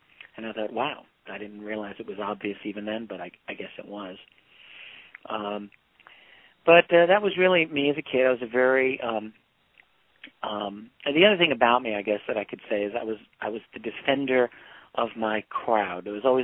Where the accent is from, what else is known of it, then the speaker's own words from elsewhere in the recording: New York City, New York, United States; I grew up in the New York City area, in a very working class, kind of working environment.